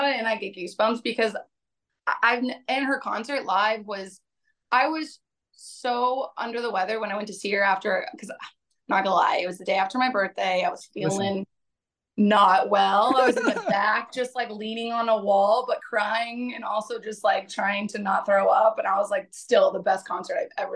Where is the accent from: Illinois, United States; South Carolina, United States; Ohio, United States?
South Carolina, United States; Charleston; also born or lived in Florida; I was born in Florida, but we only lived there for like a month and immediately moved to Charleston. So like I claim born and raised in Charleston.